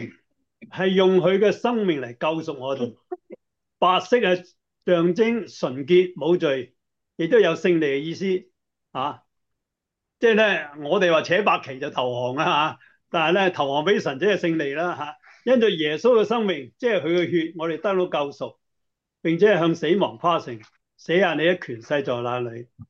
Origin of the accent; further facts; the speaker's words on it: China; 我们呢，尤其是我们中国人，血是代表什么？